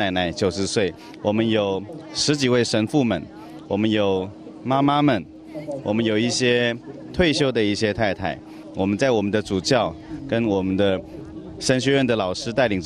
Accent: Taiwan; 我是台湾来的

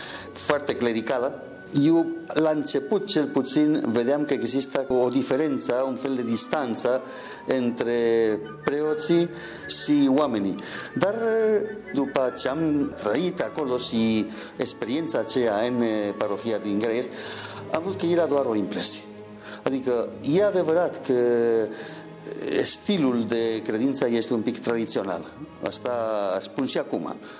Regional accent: Basque Country, Spain; first language Spanish; Romanian is a second language; now in Romania; Limba mea este spaniola, limba maternă, dar provin din țara Vascilor, din nordul Spaniei. Pentru a activa acolo ca profesor, am învățat și limba proprie a locului, care este limba vasca

